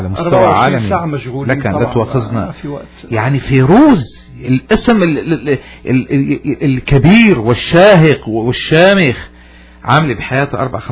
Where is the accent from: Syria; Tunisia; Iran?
Syria; Damascus, Damascus Governorate; انا من دمشق، لا يمكن انه يكون صباحي صباح دمشقي بحت